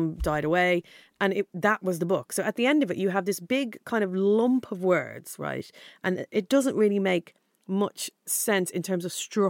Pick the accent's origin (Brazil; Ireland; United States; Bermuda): Ireland; Dublin, Leinster; moved away; Dundrum, South Dublin.